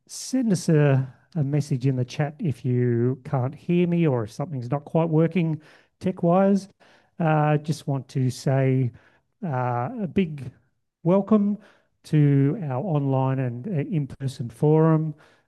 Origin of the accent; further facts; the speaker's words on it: Victoria, Australia; now in Sunshine Coast, Australia; I grew up in Wurundjeri country in Victoria and live on Cubby Cubby country on the Sunshine Coast